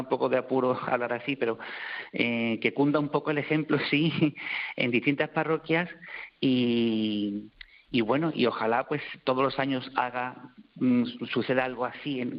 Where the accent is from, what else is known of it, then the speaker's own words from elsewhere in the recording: Seville, Andalusia, Spain; accent: Sevillian; Por el acento, pues se ve que soy de Sevilla, ¿no?